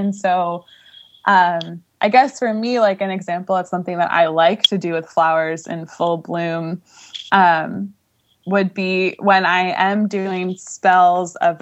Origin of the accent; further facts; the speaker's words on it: New York, United States; I grew up in New York and definitely wear a lot of black.